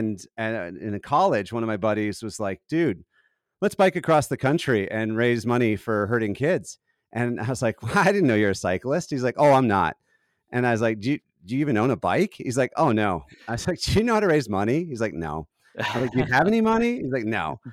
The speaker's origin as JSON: {"language": "English", "region": "Alaska", "country": "United States", "also_born_or_lived": "Minnesota", "said": "I'm from Alaska originally and then Minnesota most of my life, so I've been doomed to the cold most of my life."}